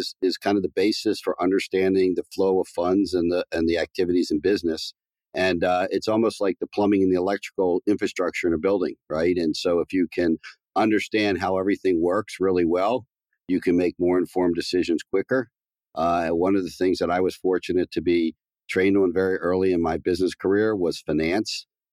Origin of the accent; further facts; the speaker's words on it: Baltimore, Maryland, United States; Actually, it was great. I grew up in a very kind of middle-class neighborhood across the street from my elementary school and my junior high school.